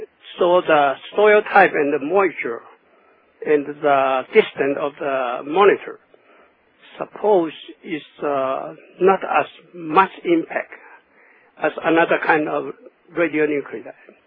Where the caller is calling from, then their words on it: Harrisburg, Pennsylvania, United States; I am calling from Harrisburg, Pennsylvania